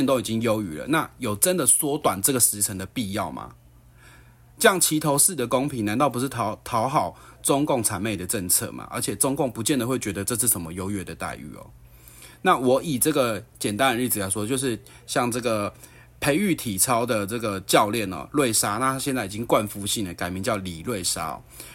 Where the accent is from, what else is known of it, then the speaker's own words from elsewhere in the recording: Taiwan; 我们台湾人陆稿成为大陆人的法规比我们台湾比那些陆配要来台湾更严谨